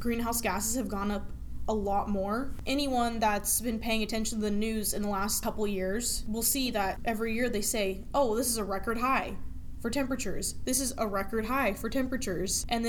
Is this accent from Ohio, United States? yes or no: no; South Carolina, United States; I grew up in South Carolina, so I've never, like, seen that much snow.